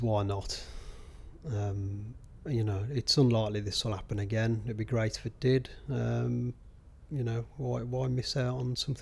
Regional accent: London, United Kingdom; born there; I was born in London, so it'd be interesting to see how it looks from the plinth. So despite the accent, I was actually born here.

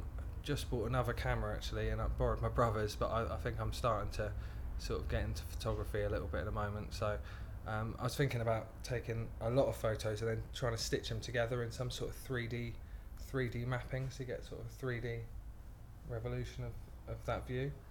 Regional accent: Bournemouth, South West England, United Kingdom; I'm 22 and I come from Bournemouth.

